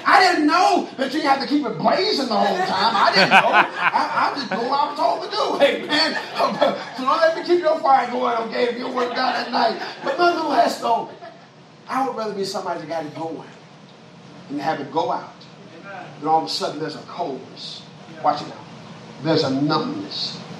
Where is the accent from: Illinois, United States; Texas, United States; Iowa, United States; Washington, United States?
Illinois, United States; Chicago; Yeah, I'm from the city. I'm from Chicago West Side.